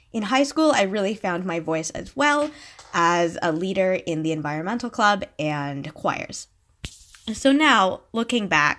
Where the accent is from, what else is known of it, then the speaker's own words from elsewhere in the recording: Ottawa, Ontario, Canada; I grew up in Ottawa. I was a student in the French Immersion program in the English Public School Board, so that's the Ottawa-Carleton District School Board, from kindergarten to grade 12.